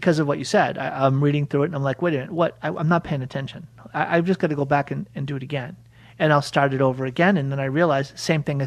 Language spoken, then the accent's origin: English; Boston, Massachusetts, United States; I'm from Boston, and we psalm, always said psalm.